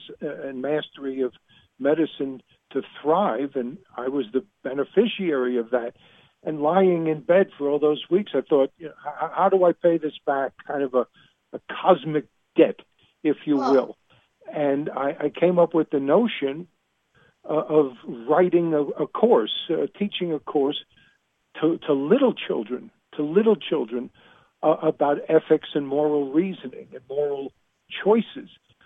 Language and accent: English; New York, United States; accent: New York; moved away; I've only been away from New York for 38 years, so... I haven't lost my accent.